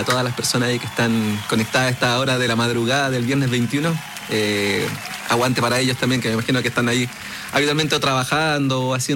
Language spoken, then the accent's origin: Spanish; Copiapó, Atacama, Chile; es una canción inspirada en mi infancia. Yo soy de Copiapó, todos mis veranos los pasaba en las playas de Caldera, Rocas Negras